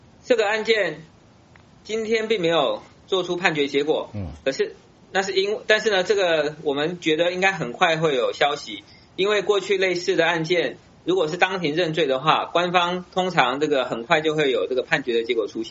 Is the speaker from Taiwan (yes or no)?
yes; Taiwan; 我们台湾人要旁听要向国台办申请